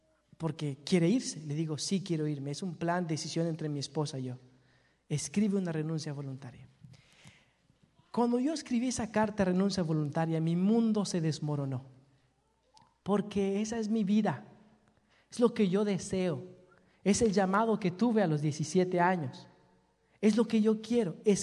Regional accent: Mexico; Digo, está bien, y no me rajo, soy mexicano, pastor, no hay problema.

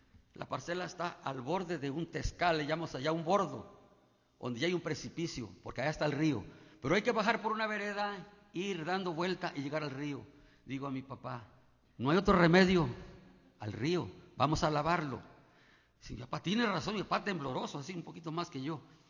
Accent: Puebla, Mexico; Nosotros vivimos del lado de Puebla.

